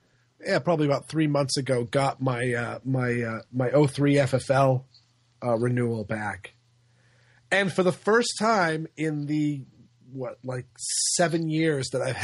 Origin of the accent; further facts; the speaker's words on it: Scotland, United Kingdom; because I'm Scottish, not Swedish.